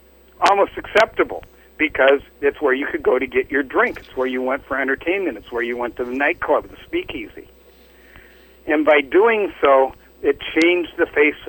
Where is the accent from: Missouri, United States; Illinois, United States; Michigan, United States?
Illinois, United States; Chicago; I'm from Chicago, so for Al Capone and his organization.